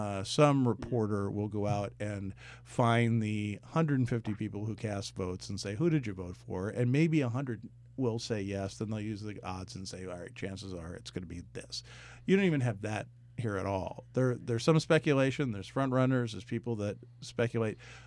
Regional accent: Albany, New York, United States; And I know it's my hometown airport, but I have great fondness that when I'm going through that airport

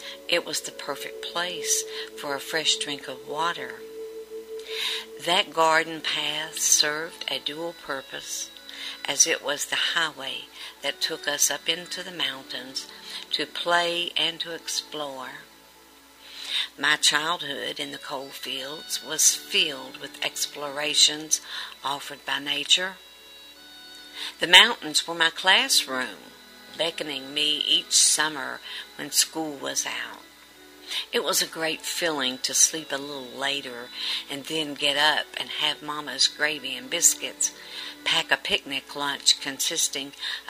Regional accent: West Virginia, United States; I want to invite you to walk with me through the woods and around the rugged hills of my childhood home in the coal fields of southern West Virginia.

